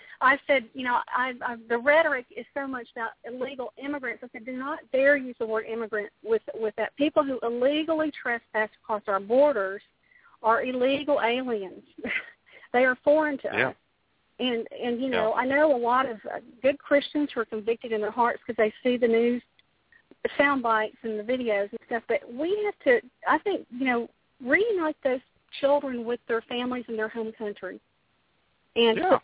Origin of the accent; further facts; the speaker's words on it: Murfreesboro, Tennessee, United States; I grew up in Murfreesboro. My dad's family's all from there.